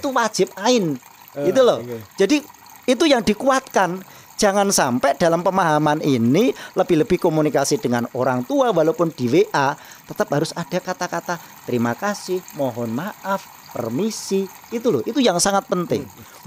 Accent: Java, Indonesia; Kita jangan pernah meninggalkan sebagai orang Jawa karena dilahirkan di Jawa.

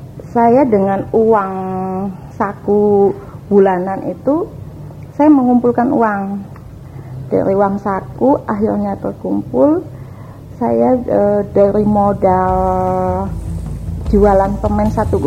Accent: Balikpapan, East Kalimantan, Indonesia; born there; Saya lahirnya di Balikpapan, bapak saya Bugis, ibu saya Kalsel, lahirnya di Balikpapan, yaitu tanggal 4 Oktober tahun 1961.

